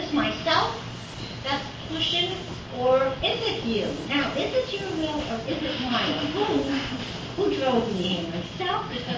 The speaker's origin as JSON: {"language": "English", "town": "Atlantic Highlands", "region": "New Jersey", "country": "United States", "said": "I'm from Atlantic Highlands."}